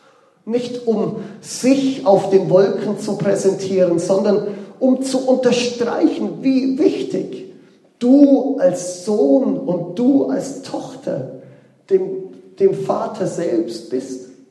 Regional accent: Bavaria, Germany; born there; Ja, ich bin gebürtiger Allgäuer, gell?

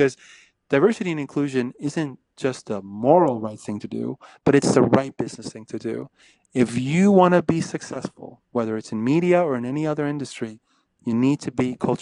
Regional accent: Northeast, United States; You know, I grew up in the Northeast, so I, you know, to see palm trees and in, you know, December and decorated for Christmas, it was a little bit odd.

